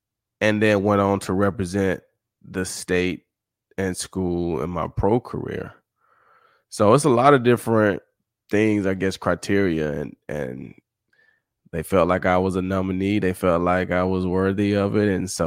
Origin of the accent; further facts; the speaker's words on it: Summit, Mississippi, United States; He's from Magnolia. I'm from Summit. You know, he went to South Pike High School. I went to North Pike High School. So the county is Pike County.